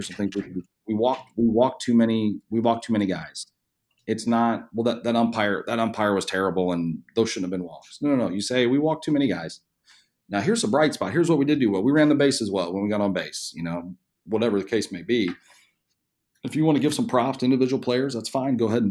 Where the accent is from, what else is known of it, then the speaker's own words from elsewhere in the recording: Oklahoma, United States; Heck, Pete, I grew up in Central Oklahoma, cornfields, and you grew up in Chicago.